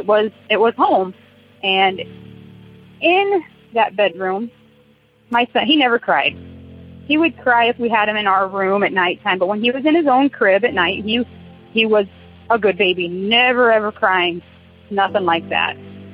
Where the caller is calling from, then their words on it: Wapello, Iowa, United States; I'm calling from Wapello, Iowa.